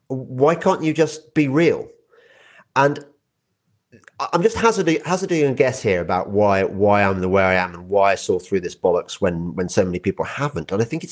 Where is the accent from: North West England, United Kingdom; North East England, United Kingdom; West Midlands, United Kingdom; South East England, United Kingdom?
West Midlands, United Kingdom; I come from the Midlands. My dad is Birmingham, my mother's Black Country.